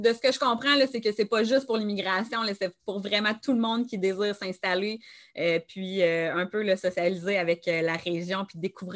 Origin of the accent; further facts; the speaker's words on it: Saint-Tite, Quebec, Canada; de mon coin, de mon patelin, parce que moi, je viens de Saint-Tite.